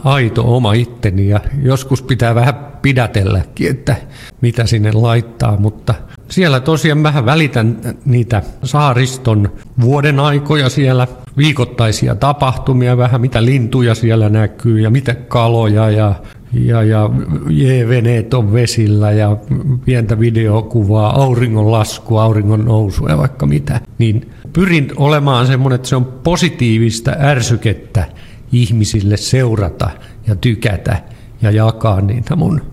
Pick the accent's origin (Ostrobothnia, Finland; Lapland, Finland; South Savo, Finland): Ostrobothnia, Finland; Vaasa; now in Björköby, Finland; olen ihan paljasjalkainen vaasalainen, että Hietalahden poikia. Ja nykyään asun kyllä Järpyyssä, että vähän on B-kirjainta siellä paikan nimessä.